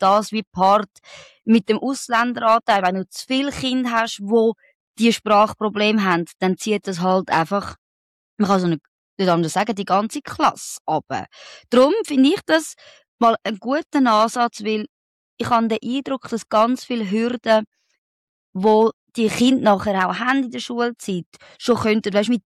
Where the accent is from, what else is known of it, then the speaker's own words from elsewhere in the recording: Switzerland; German is a second language; und Schweizerin bin ich auch noch.